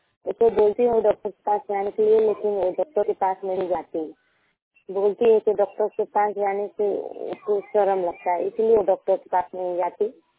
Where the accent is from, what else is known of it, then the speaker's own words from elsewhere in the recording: Ballia, Uttar Pradesh, India; मैं बलिया जिला की रहने वाली हूँ, यूपी में रहती हूँ।